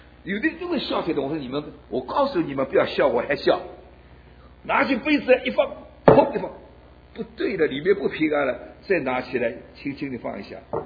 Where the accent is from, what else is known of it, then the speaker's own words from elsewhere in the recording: China; 或者我们中国人去表现，我们中国人他看我们中国人表现，我完全不一样。